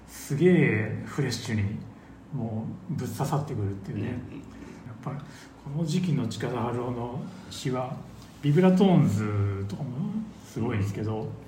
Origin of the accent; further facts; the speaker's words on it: Ibaraki, Japan; 私のような実家が茨城の人間にも思いもつかないですね